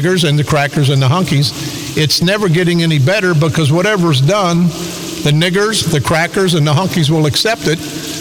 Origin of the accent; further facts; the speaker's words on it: East St. Louis, Illinois, United States; I've been around 70 years, I've been born and raised in East St. Louis, homicide detective in East St. Louis